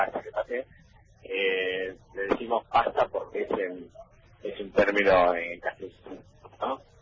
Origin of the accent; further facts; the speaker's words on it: Balneario El Cóndor, Río Negro, Argentina; Yo soy de Bañuelo del Cóndor, que queda a 30 kilómetros de Viedma y está sobre la desembocadura del Río Negro. Bueno, es una localidad que tiene aproximadamente 1.200 habitantes fijos, nada más, y es turística